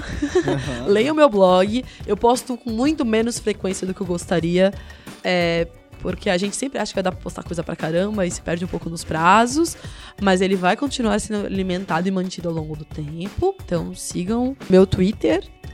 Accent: Santos, São Paulo, Brazil; born there; uma outra dica cultural que tem a ver com a cidade de onde eu nasci, que é Santos.

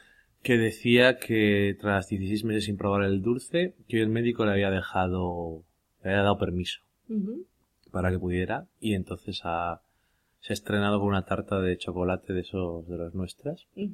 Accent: Spain; Déjame, a mí soy de España.

